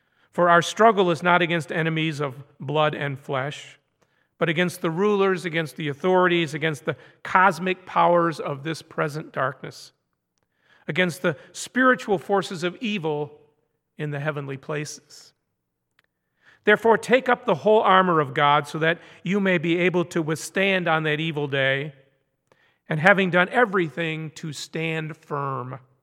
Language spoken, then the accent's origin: English; Stanton, Michigan, United States; I was going to mention, too, that I'm a Michigan native. I was born in Greenville, lived and went to high school in Stanton, Michigan. Does anyone know where Stanton is?